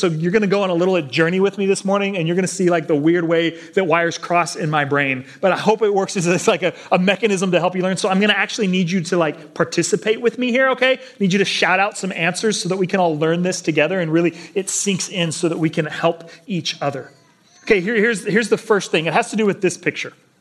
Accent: Texas, United States; You know, I grew up in Texas where it's dry and arid.

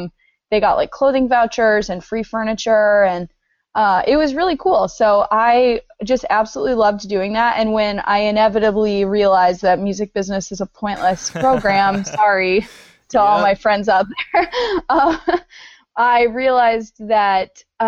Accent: Indiana, United States; I was in like this tiny little Indiana community. I'm from Indiana.

